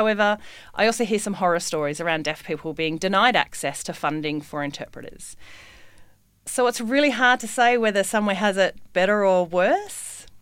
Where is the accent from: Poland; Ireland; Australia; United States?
Australia; because being an Australian, I could have stayed in Europe, which would have been easier in some ways, but New Zealand and Samoa are, you know, our cousins essentially.